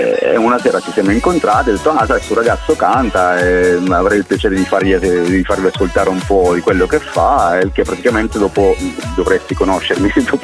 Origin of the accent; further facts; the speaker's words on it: Sicily, Italy; io mi sono associato ad uno studio di Bergamo che tra l'altro sono tutti siciliani, due del mio paese